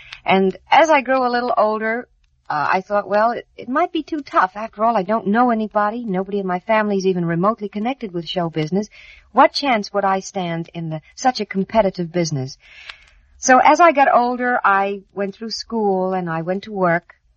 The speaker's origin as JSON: {"language": "English", "town": "New York City", "region": "New York", "country": "United States", "tie": "born or raised there", "said": "I was born in New York City."}